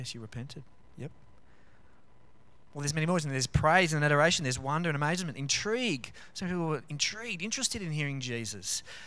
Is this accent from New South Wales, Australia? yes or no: yes; Cronulla, New South Wales, Australia; Growing up in Cronulla, we kind of knew a lot of people who were touched by that tragedy.